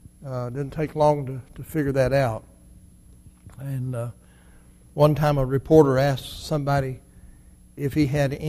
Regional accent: United States; And I have a right, because I'm an American, to feel that way.

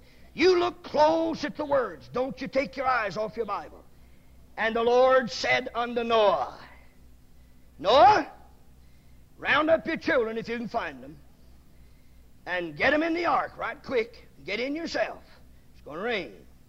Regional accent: the South, United States; I'm a Southerner, born South, live in South, raised in South.

